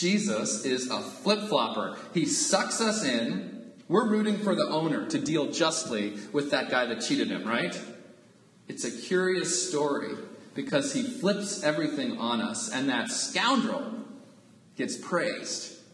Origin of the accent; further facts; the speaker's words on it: San Diego, California, United States; They knew I was from San Diego